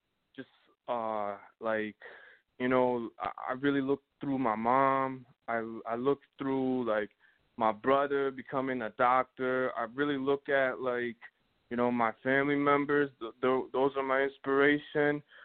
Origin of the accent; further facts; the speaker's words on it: Toronto, Ontario, Canada; also born or lived in Buffalo, United States; I'm also from Toronto. I lived in Buffalo.